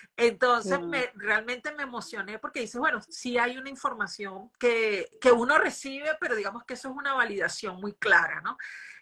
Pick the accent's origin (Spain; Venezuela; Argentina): Venezuela; moved away as an adult; now in Brazil; yo soy venezolana y me voy de Venezuela